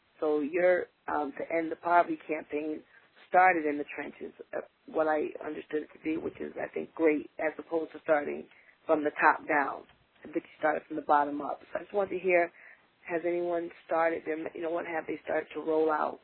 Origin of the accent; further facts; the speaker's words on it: Connecticut, United States; I'm from Connecticut, so I think we're doing pretty well in talking about the urgency